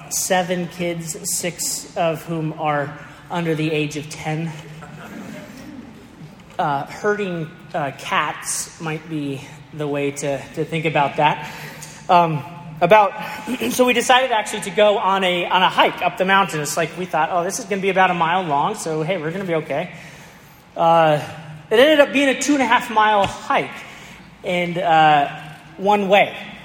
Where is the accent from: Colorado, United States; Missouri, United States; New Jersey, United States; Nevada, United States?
Colorado, United States; Aurora; I grew up in Colorado, and so mountains are just part of my love. I grew up in Aurora, Colorado, and so every day I could kind of look up and see the whole mountain range.